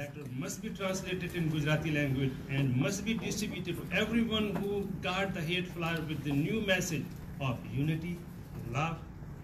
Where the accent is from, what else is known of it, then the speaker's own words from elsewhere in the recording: Piscataway, New Jersey, United States; In an attempt to create hate on the basis of religion in my hometown, Piscataway. This is the town where I live with my family.